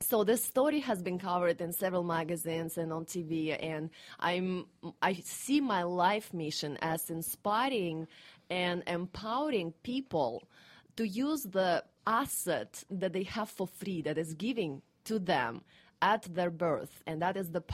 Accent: Russia; English is a second language; moved away as an adult; now in Atlanta, United States; I was homeless here in Atlanta in one of the shelters for victims of domestic violence, and I spoke no English. I immigrated from Russia back in 2008

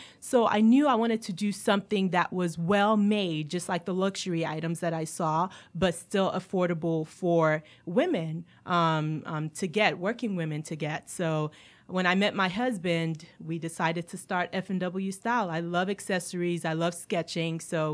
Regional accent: Nigeria; and I'm originally from Nigeria

